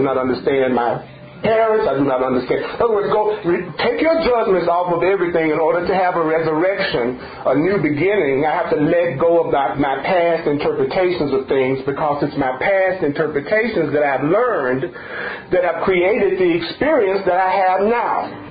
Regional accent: the South, United States; But like we said, I'm from the South, we like to say gone.

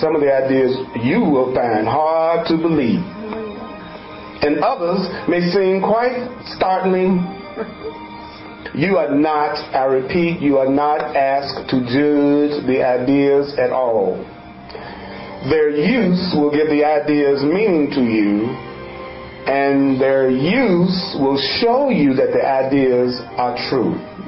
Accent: the South, United States; born there; one of the reasons why I was born black in the South in 1950 was that I forgot to laugh.

